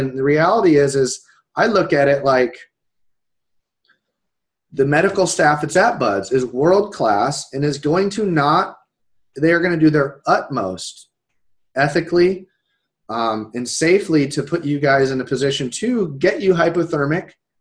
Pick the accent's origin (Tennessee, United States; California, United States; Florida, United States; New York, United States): Florida, United States; like, growing up in Florida, you can go